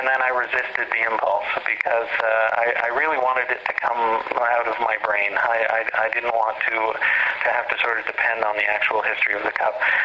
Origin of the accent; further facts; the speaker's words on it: Toronto, Ontario, Canada; Growing up in Toronto, I was born in Toronto in 65